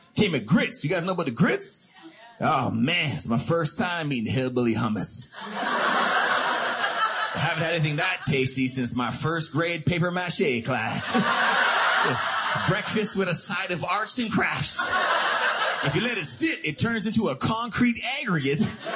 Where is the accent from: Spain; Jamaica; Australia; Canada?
Canada; now in Atlanta, United States; It's a big difference growing up in Canada. We get snow every year.